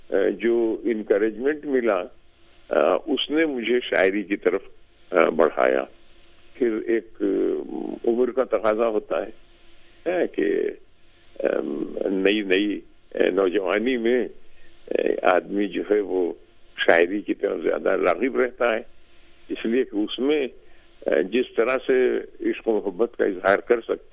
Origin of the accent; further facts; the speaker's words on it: Rudauli, Uttar Pradesh, India; تو اس طرح سے میں رودولی میں پیدا ہوا، اور میری ابتدائی تعلیم و تربیت رودولی ہی میں ہی ہوئی. میرا تعلق ایک چھوٹے سے ذمہ دار خاندان سے تھا،